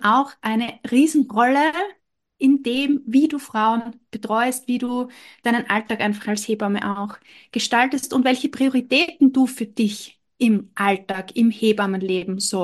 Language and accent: German; Eastern Austria, Austria; wie du schon gesagt hast. Ich komme aus dem Osten von Österreich, ziemlich genau zwischen Graz und Wien. Lebe hier relativ ländlich mit meiner Familie in einem kleinen Ort.